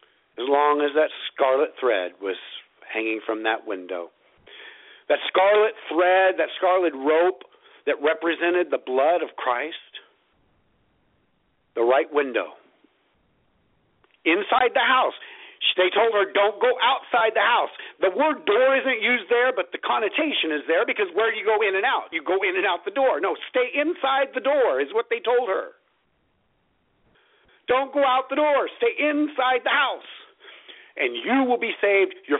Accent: California, United States; He was from Colorado. I was from California.

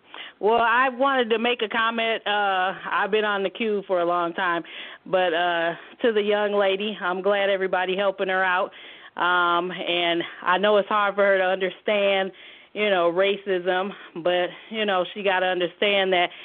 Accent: Dallas, Texas, United States; now in Twin Cities, United States; Yep, I'm from Dallas. We up here in Minnesota, though, the Twin Cities.

